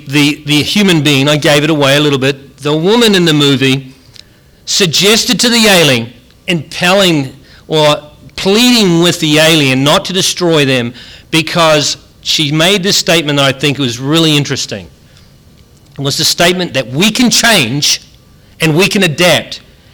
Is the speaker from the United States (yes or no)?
no; New Zealand; citizen. Kinda. I'm still a Kiwi. Can't be changed.